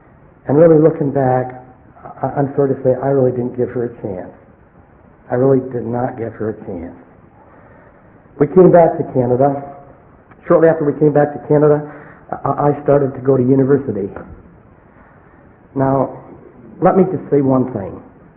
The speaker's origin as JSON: {"language": "English", "town": "Manchester", "region": "North West England", "country": "United Kingdom", "tie": "born there", "said": "I was born in England, Manchester, in fact, not too far from where Norman Mellish is born, in fact, the same street, only maybe a quarter of a century later."}